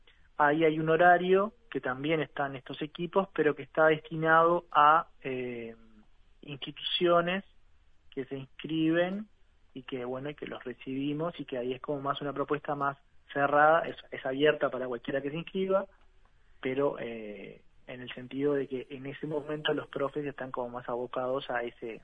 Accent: Uruguay; Y somos todos uruguayos.

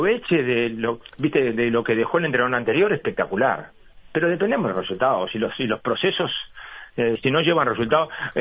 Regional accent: Uruguay; porque somos uruguayos y sabemos la responsabilidad

